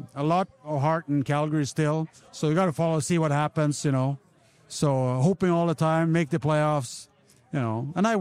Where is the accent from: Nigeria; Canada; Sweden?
Sweden; This is my hometown.